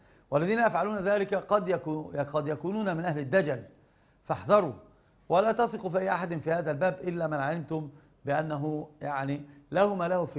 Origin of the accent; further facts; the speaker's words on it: Egypt; عندنا بمصر